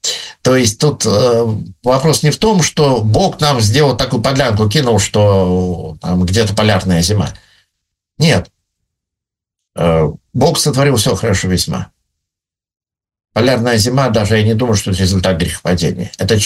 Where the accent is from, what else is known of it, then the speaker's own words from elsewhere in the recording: Severomorsk, Murmansk Oblast, Russia; я вырос в Североморске, в Мурманской области, у нас полярная зима, я ее очень люблю.